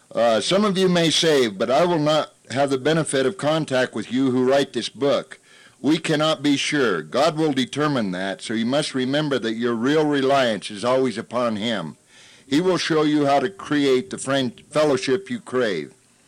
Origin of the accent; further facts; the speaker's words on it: Salt Lake City, Utah, United States; I'm an alcoholic. I'm from Salt Lake City